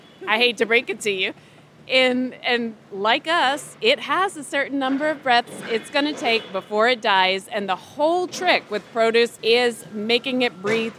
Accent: England, United Kingdom; I grew up in England

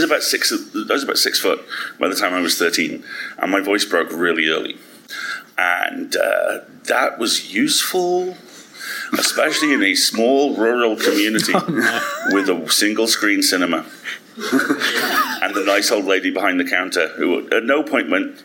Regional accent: United Kingdom; And of course, being terribly British, my family, I watched this and went, fairly certain we've just seen a man die.

